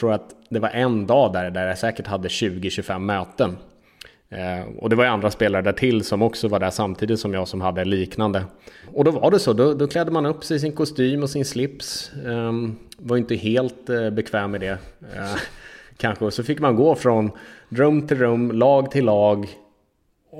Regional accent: Sweden; De frågade mig vilken min favoritöl var, vilken, vad vi hade för öl hemma i Sverige och sådär.

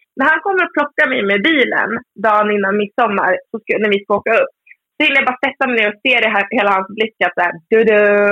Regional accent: Söderhamn, Gävleborg County, Sweden; När vi firade midsommar i min hemstad, Söderhamn.

